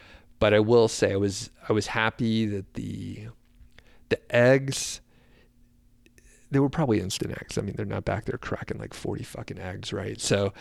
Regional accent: Atlanta, Georgia, United States; because we're from Atlanta

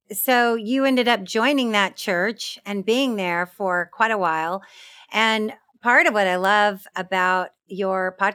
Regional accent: the South, United States; we're from the South. Bee's knees works just fine.

